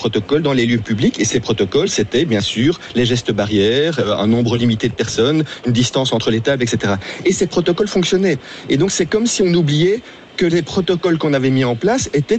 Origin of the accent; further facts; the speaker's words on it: Belgium; Alors, bon, je ne veux pas être chauvin parce que je suis belge